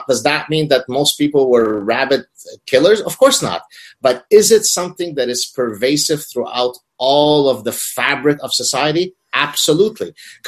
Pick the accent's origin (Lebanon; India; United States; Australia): Lebanon; growing up in Lebanon, I tell you a very quick story. Where I'm maybe 10 years old.